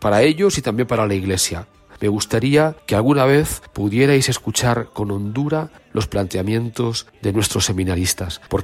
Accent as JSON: {"language": "Spanish", "town": "Pedro Muñoz", "region": "Castilla-La Mancha", "country": "Spain", "tie": "born there", "said": "nací en Pedro Muñoz el 3 de junio del año 1975..."}